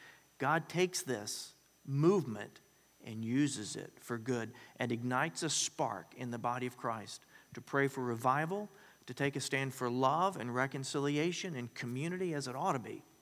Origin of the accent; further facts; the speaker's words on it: the South, United States; now in Dallas, United States; I used to think, you know, growing up in the South, I thought it was just white people and black people.